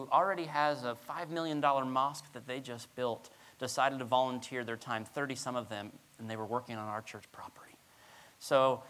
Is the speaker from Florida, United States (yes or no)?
yes; Florida, United States; You know, I was from South Florida and everything just grows out of control.